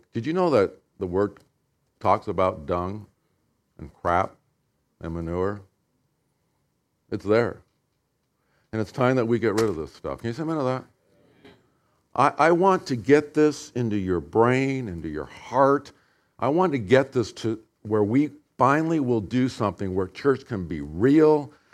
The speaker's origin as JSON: {"language": "English", "region": "California", "country": "United States", "tie": "born or raised there", "said": "I grew up in Southern California, so we would eat outside in the patio."}